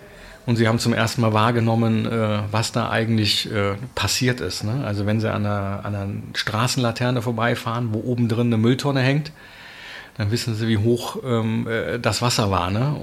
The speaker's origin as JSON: {"language": "German", "town": "Bonn", "region": "North Rhine-Westphalia", "country": "Germany", "said": "ich komme jetzt ja aus Bonn, ich kenne so die großen Hauptstraßen"}